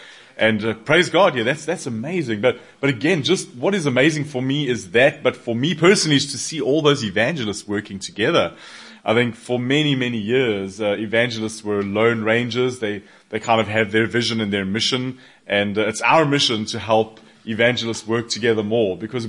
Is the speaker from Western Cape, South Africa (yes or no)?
no; Johannesburg, Gauteng, South Africa; I am from South Africa, from Johannesburg.